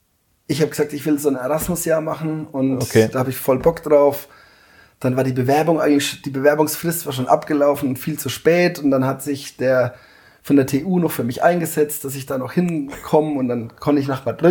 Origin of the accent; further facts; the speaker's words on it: Bavaria, Germany; Ja, Fasching. Bei uns in Wagelshaus ist das das größte Thema.